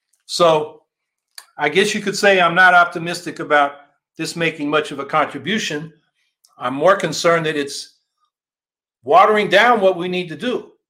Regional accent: California, United States; I'm from Northern California.

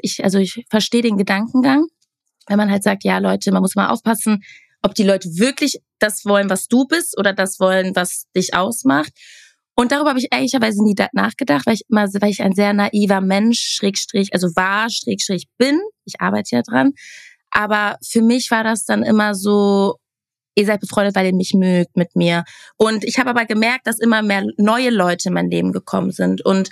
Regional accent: Castrop-Rauxel, North Rhine-Westphalia, Germany; also born or lived in Wattenscheid; now in Berlin, Germany; Ja, genau, Castrop. Also ich bin so richtig Rheinland und richtig Ruhrpott. Und bin dann irgendwann nach Wattenscheid gezogen und vor 3 Jahren erst nach Berlin. Also ja, mein Herz schlägt für NRW.

